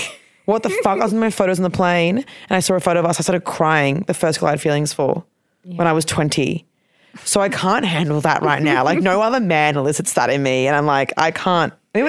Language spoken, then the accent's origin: English; Queensland, Australia; I didn't do ATAR. I'm from Queensland. So I got an OP.